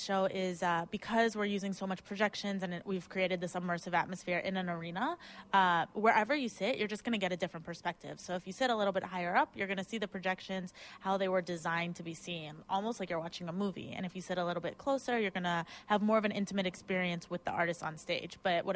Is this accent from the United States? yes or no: yes; Cleveland, Ohio, United States; No, I'm originally from Cleveland, but I haven't lived there in like...